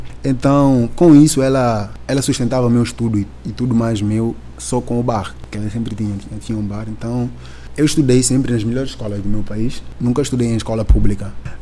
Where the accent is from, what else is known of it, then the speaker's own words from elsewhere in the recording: Bissau, Guinea-Bissau; Em Bissau, eu nasci em Bissau, cresci lá, no mesmo bairro, Chão de Papel.